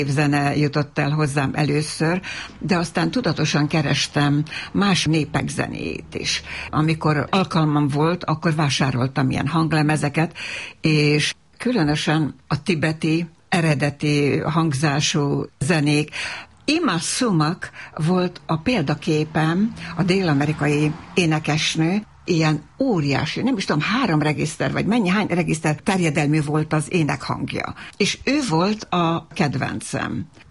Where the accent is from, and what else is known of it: Novi Sad, Vojvodina, Serbia; born or raised there